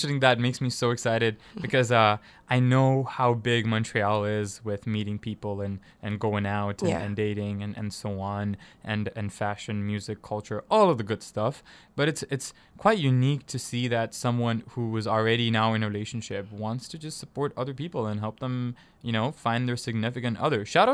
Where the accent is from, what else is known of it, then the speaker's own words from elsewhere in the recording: Tanzania; also born or lived in Kenya; I'm from East Africa too. I'm Tanzanian. Mm-hmm. I was born, I was raised there. I grew up in Kenya for a bit.